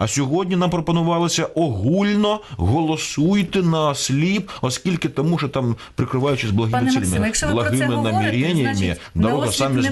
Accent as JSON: {"language": "Ukrainian", "town": "Dnipro", "region": "Dnipropetrovsk Oblast", "country": "Ukraine", "tie": "born or raised there", "said": "в моєму рідному Дніпропетровську, там, де я обирався, там, де моя родина, там, де мої батьки"}